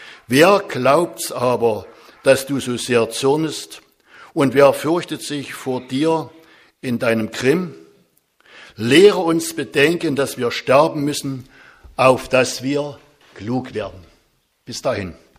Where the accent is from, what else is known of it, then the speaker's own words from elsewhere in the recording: Sosa, Saxony, Germany; Ich komme aus Sosa